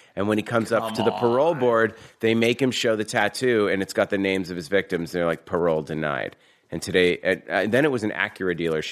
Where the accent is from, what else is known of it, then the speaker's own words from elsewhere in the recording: Newton, Massachusetts, United States; Newton, Mass.